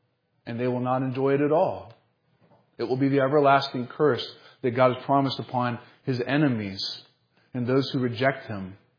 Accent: the South, United States; Although I'm from the South, and you know I'm kind of a hugger

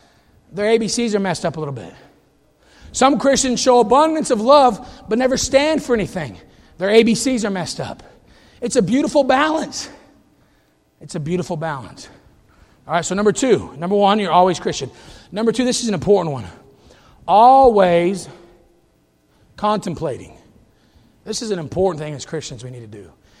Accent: United States; By the way, I'm always an American. It doesn't matter what country I'm in. I have a passport that proves that I am an American, and thank God I'm an American citizen.

